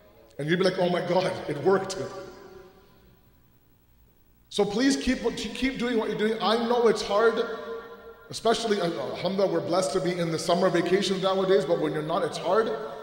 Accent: Toronto, Ontario, Canada; born and raised in Toronto, went to uni in Toronto, worked for corporate in Toronto

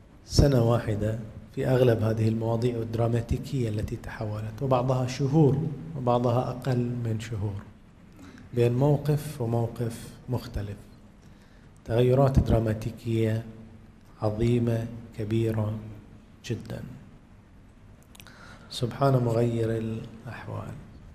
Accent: Bahrain; وعلينا كبحرينيين أن نعمل كحكومة ومعارضة

